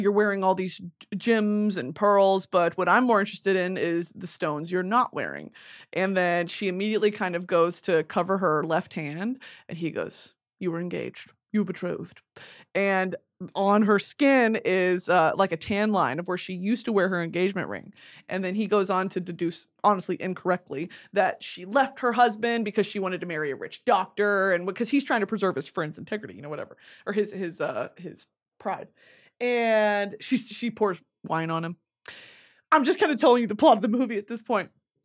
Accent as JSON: {"language": "English", "region": "London", "country": "United Kingdom", "said": "…. God save the Queen."}